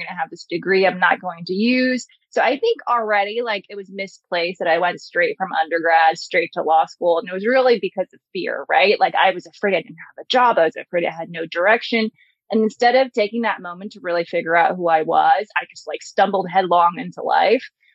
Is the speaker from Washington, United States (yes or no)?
yes; Federal Way, Washington, United States; I grew up in Seattle area in a town called Federal Way, which is south of Seattle.